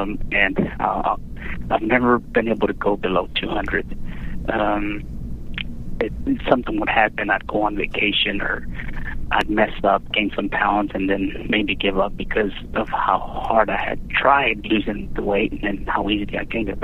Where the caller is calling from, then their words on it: Houston, Texas, United States; I'm calling from Houston, and I asked my brother to tune in L.A.